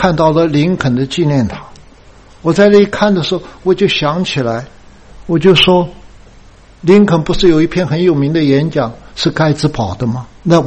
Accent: China; 我觉得我们中国人真的是很苦的一个民族啊

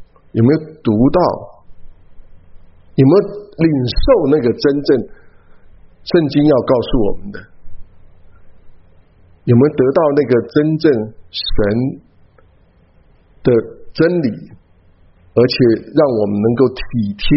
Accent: China; 那个关系，我不是我们中国人所谓的靠关系哈

